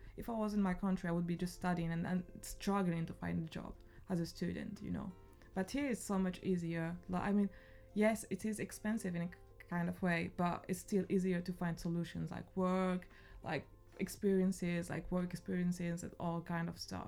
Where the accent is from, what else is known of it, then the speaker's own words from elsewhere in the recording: Algeria; now in United Kingdom; I'm from Algeria, and in Algeria, we are not only Arabs, we're Arabs and Berbers